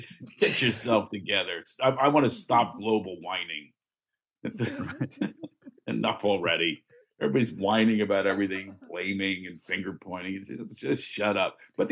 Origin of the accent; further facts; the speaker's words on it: Philadelphia, Pennsylvania, United States; now in Los Angeles, United States; You know, I live in LA. They think you need to sit on a rock in Sedona for enlightenment. But I'm also from Philadelphia.